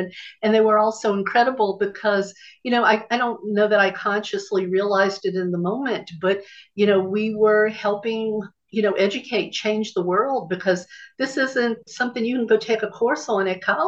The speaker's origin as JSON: {"language": "English", "town": "New Orleans", "region": "Louisiana", "country": "United States", "tie": "born or raised there", "said": "Well, you know, I grew up in New Orleans, Louisiana, which is the Bible Belt, right? And so I grew up a Catholic."}